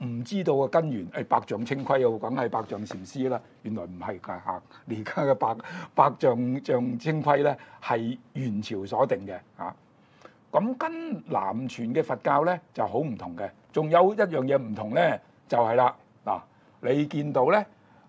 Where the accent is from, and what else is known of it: China